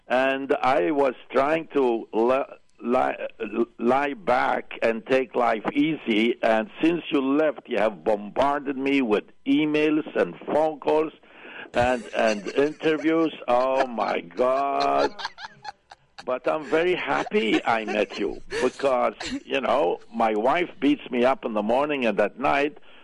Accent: Gzira, Malta; born there; I was born in a place called Gzira, which means an island.

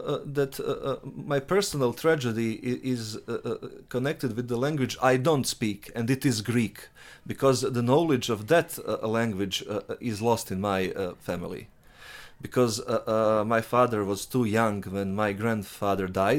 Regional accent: Montenegro; also born or lived in Sarajevo, Bosnia and Herzegovina; I'm a writer from Montenegro, although you would probably don't think of me about that, or think of my origin as Montenegrin, which basically is not. I'm born in Sarajevo

